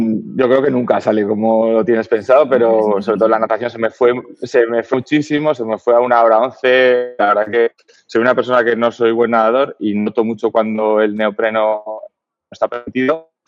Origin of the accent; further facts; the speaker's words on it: Logroño, La Rioja, Spain; now in Zaragoza, Spain; Soy de Zaragoza. Bueno, soy riojano, yo soy de Logroño, pero ya llevo afincado en Zaragoza pues más de 20 años. Pero bueno, soy de Logroño, de La Rioja.